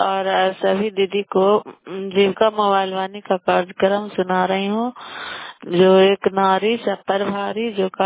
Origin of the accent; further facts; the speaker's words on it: Bairiyanj, Bihar, India; नालंदा जिला कराई ब्लॉक मुकरौता पंचायत ग्राम बैरियंज की निवासी हूँ